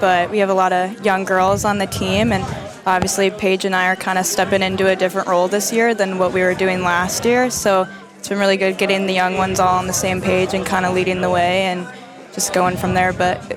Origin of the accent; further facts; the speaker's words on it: Chicago, Illinois, United States; also born or lived in Pittsburgh; Yeah, well, I grew up playing in Chicago, and then my post-grad year I played in Pittsburgh